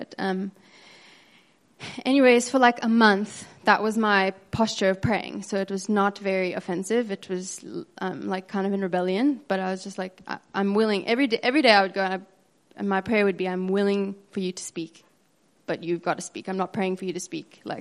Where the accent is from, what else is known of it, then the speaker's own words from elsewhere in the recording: United States; And I am from America